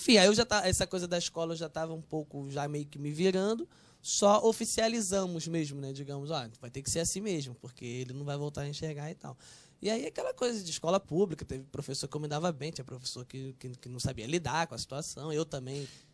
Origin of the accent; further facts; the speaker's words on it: São Gonçalo, Rio de Janeiro, Brazil; eu sou de São Gonçalo, Neves, que são bairros vizinhos, né? São bairros que só é a divisa de um município com o outro. O Barreto é em Niterói, Neves é em São Gonçalo. Eu morava em Neves, né?